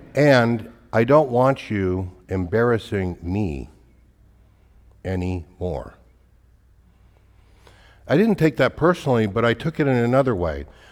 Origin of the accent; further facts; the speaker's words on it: Oklahoma City, Oklahoma, United States; also born or lived in Southern California; I grew up in Oklahoma City. Has anybody ever been to Oklahoma City?